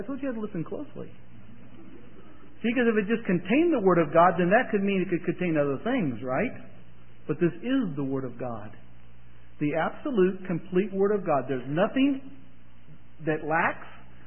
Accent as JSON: {"language": "English", "region": "Missouri", "country": "United States", "said": "Of course, I'm from Missouri, so, you know, I try to balance it out a little bit."}